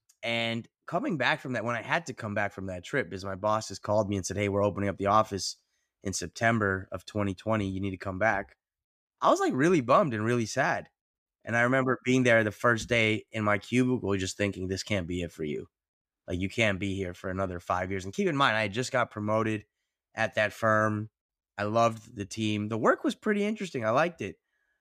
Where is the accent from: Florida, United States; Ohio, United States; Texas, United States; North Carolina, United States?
Florida, United States; Miami; But yeah, I was born and raised in Miami to immigrant parents. I have one older brother, and yeah, grew up here my whole life with a pretty tight-knit group of Malayali friends